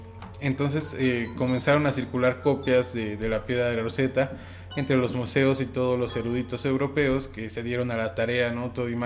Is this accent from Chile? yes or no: no; Mexico; Como mexicanos cuando vemos piezas arqueológicas de nuestra cultura en otros países